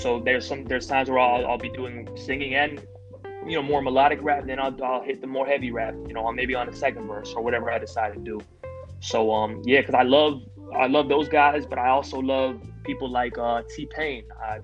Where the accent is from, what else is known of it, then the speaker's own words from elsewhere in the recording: New York, United States; you know, we're originally from New York.